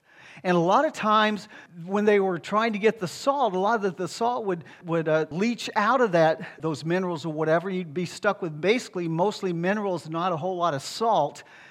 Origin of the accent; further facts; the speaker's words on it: Alabama, United States; When I was growing up in Alabama, my grandfather used to have these hog kills or hog slaughters about twice a year.